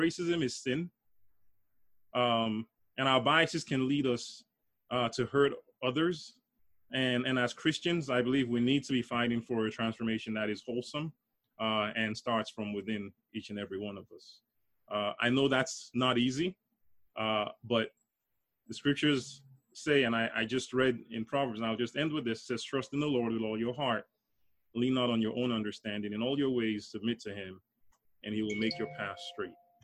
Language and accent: English; Nigeria; also born or lived in New York City, United States; now in United States; I was born in Brooklyn. I am Nigerian. I grew up in Nigeria, and I've lived most of my life here at this point.